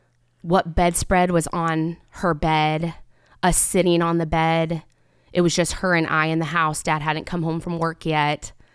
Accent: Indianapolis, Indiana, United States; I am originally from Indianapolis. So grew up going to church and really always known church.

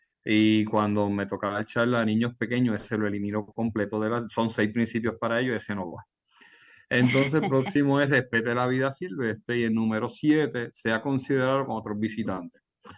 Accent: Puerto Rico; Por ejemplo, en Puerto Rico nosotros somos locos con el coquí.

